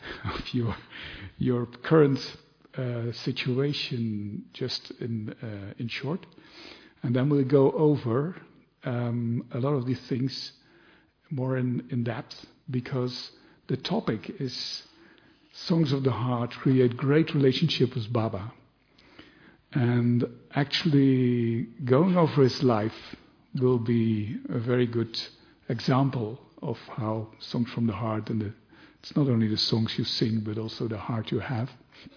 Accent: Netherlands; English is a second language; I'm from the Netherlands, from Holland.

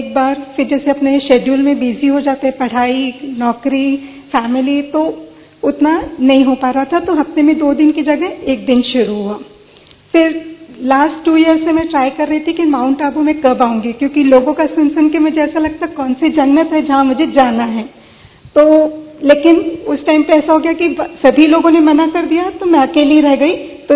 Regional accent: Chhatrapati Sambhajinagar, Maharashtra, India; पहले मैं छत्रपति संभाजी नगर से हूँ

